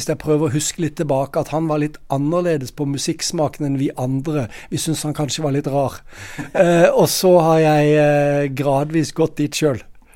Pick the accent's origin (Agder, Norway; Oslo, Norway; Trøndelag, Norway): Agder, Norway; Og så er jo jeg er jo sørlending da, ikke sant?